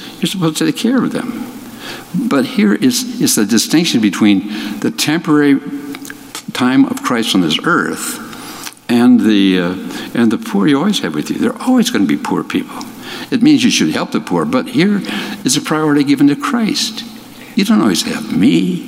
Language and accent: English; Hinckley, Minnesota, United States; If I talk to somebody that's involved in forestry and I say I'm from Hinckley, Minnesota, immediately, oh, the Hinckley Fire.